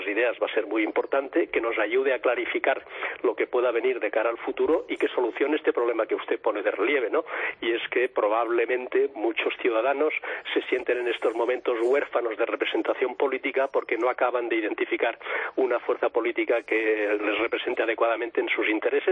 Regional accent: Catalonia, Spain; como ciudadano, como catalán y como español

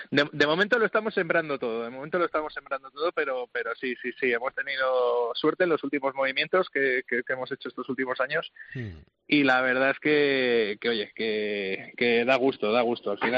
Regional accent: Spain; somos españoles

